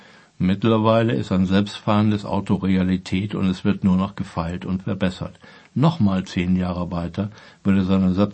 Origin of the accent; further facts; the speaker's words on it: Germany; Gut, wir sind natürlich, vor allen Dingen als Deutsche, muss es erstmal ganz genau sein